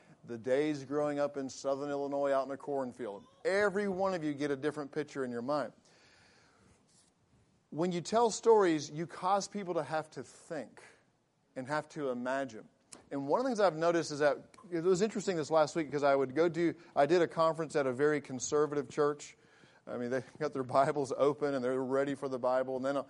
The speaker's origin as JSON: {"language": "English", "region": "England", "country": "United Kingdom", "tie": "born or raised there", "said": "it was really easy for me to get into that accent growing up in England. As you can tell, I grew up in England, can't you? So, but being in a military family, you adapt to the culture that you're in."}